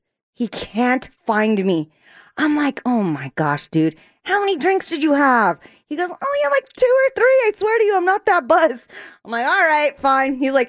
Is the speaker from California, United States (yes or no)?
yes; California, United States; And I'm from California, and whenever I came to visit from California, I would go from that side.